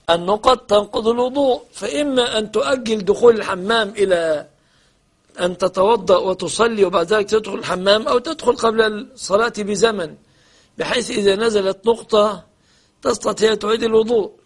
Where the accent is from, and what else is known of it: Egypt